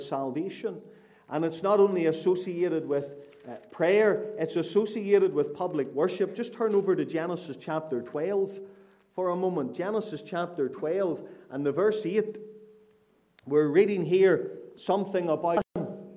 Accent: Glengormley, Northern Ireland, United Kingdom; I grew up in Glengormley, just north of Belfast, but when I was around 16 years of age, my parents moved out to, we said they moved to the middle of nowhere, and literally it was the middle of nowhere.

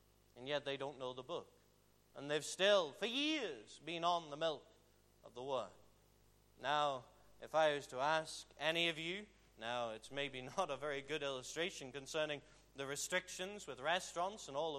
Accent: England, United Kingdom; being an Englishman and being in raised in a country with very few gospel preaching churches

